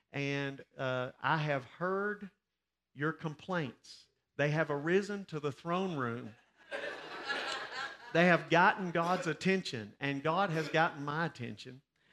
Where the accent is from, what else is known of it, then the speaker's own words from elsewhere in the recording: Cookeville, Tennessee, United States; We grew up all in Cookeville here